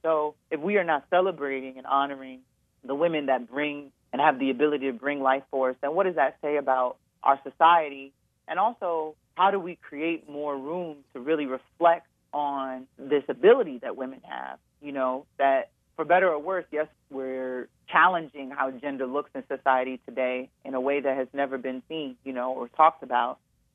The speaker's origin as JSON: {"language": "English", "country": "United States", "tie": "born or raised there", "said": "growing up in America, and you don't really talk about"}